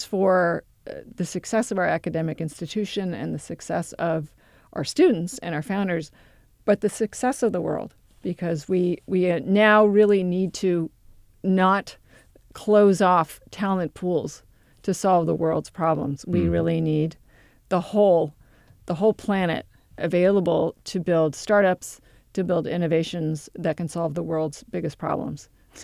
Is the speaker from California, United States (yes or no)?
yes; Berkeley, California, United States; So my very first car that I bought, you know, when I was in college, I grew up in Berkeley